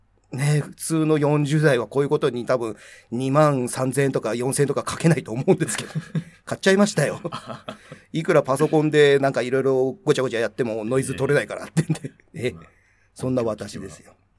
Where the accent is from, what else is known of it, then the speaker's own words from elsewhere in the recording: Hokkaido, Japan; だってもう俺北海道出身ですけど、北海道が舞台で